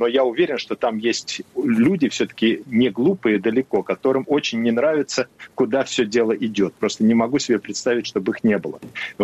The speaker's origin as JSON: {"language": "Russian", "country": "Russia", "tie": "born or raised there", "moved": "yes", "said": "И узнав, что я из России родом"}